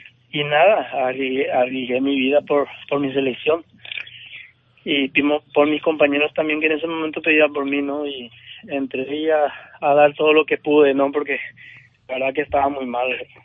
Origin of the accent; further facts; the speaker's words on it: Paraguay; Gracias a mi pueblo, a mi gente, a Paraguay.